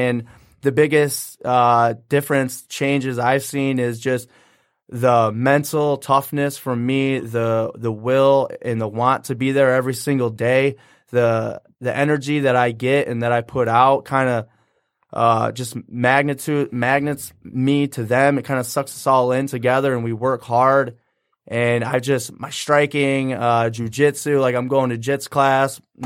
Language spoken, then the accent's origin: English; Hastings, Michigan, United States; now in Chesterfield, United States; Well, I live in Chesterfield.